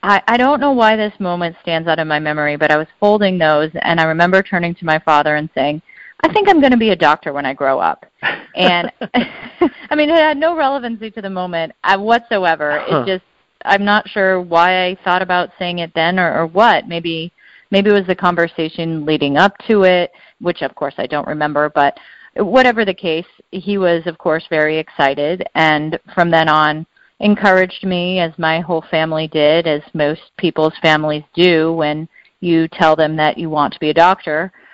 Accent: Colorado, United States; So I grew up in Colorado, and I lived somewhat of a sheltered life growing up.

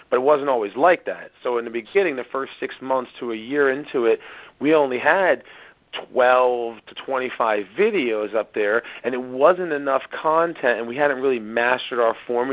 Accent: Bayonne, New Jersey, United States; So I'm originally from Bayonne, New Jersey, and I've lived here all my life, and I basically harbor everything about the New Jersey mind flow of dedication, hard work, and perseverance.

